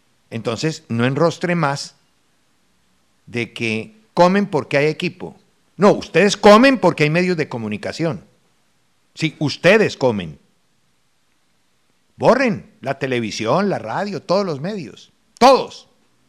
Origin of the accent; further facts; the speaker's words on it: Manizales, Caldas, Colombia; Y yo soy de Manizales